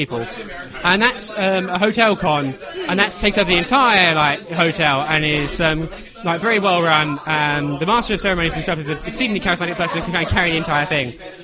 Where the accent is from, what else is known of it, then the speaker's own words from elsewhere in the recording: Cambridge, East of England, United Kingdom; from Cambridge, England.